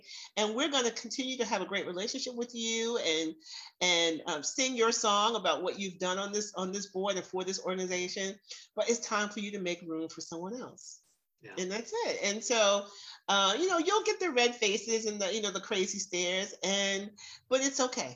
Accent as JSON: {"language": "English", "region": "New York", "country": "United States", "said": "because I'm a New Yorker, I'm a straight shooter."}